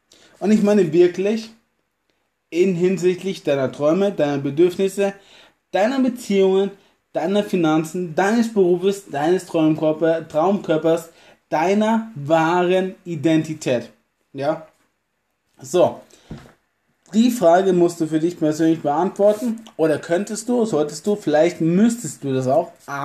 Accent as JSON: {"language": "German", "country": "Germany", "said": "Ich bin ein Deutscher, das mag so sein. Ich habe auch vielleicht polnische Wurzeln, das ist auch ganz gut so. Ich habe vielleicht auch jugoslawische Wurzeln, das kann auch gut möglich sein."}